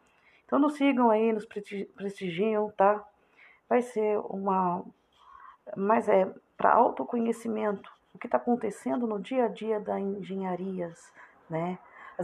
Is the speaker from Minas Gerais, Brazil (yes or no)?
no; São Paulo, Brazil; Nós somos aqui da Baixada Santista e trabalhamos em duas indústrias, em duas usinas